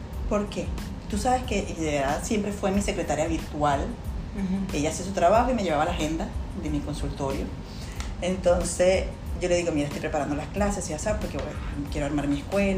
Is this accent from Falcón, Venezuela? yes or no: yes; Falcón, Venezuela; also born or lived in Caracas; porque como dices, soy de Falcón, tuve que vivir en residencias en Caracas.